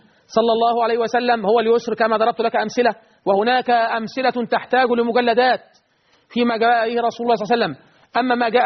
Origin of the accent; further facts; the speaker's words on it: Egypt; بلدنا مصر